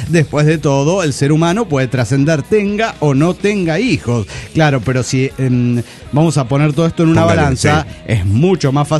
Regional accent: Mexico City, Mexico; del DF Mexicano.

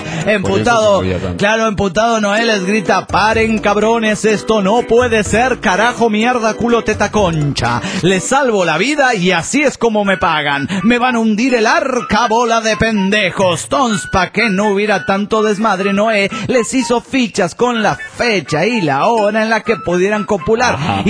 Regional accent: Mexico City, Mexico

